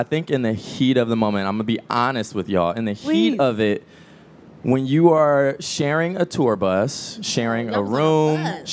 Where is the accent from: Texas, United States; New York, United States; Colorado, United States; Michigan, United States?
Michigan, United States; Detroit; I'm from Detroit, and I grew up there my whole life.